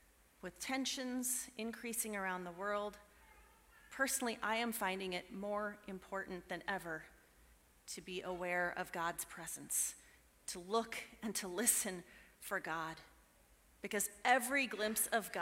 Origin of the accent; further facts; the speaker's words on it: West Coast, United States; I grew up on the West Coast, where every 3 or 4 days, the fog would roll in over the hills, kind of like nature's air conditioning.